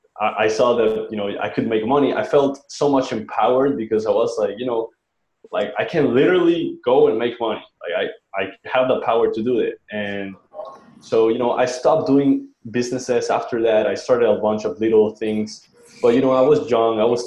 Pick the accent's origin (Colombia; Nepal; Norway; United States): Colombia; English is a second language; I'm from Colombia.